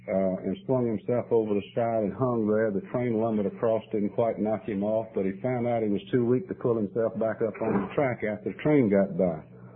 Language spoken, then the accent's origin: English; Saluda, United States; You know, I grew up over here in Saluda. My dad came back to Saluda about 1916.